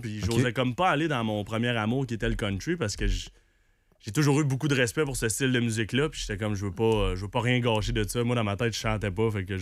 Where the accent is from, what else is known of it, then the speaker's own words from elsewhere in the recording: Quebec City, Quebec, Canada; also born or lived in Winnipeg; J'ai grandi à Québec, là. Je suis à Sainte-Foy, en fait, depuis que j'ai 2 ans.